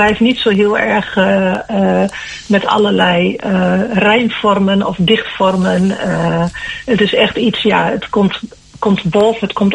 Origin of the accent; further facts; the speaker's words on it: Haaksbergen, Overijssel, Netherlands; also born or lived in Velp; Ik ben geboren in Velp. En groeide vanaf mijn 3e levensjaar op in Haaksbergen.